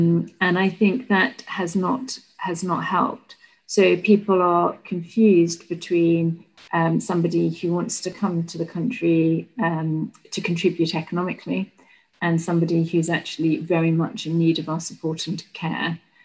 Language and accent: English; United Kingdom; You know, we are people who, you know, one of our values as British people, one of your values as Americans is actually to be a place where those in need can come and seek refuge.